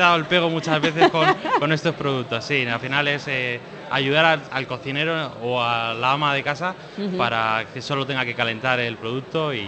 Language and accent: Spanish; Segovia, Castile and León, Spain; un poco más de esta zona, de nuestra tierra, de Segovia, que somos de Segovia.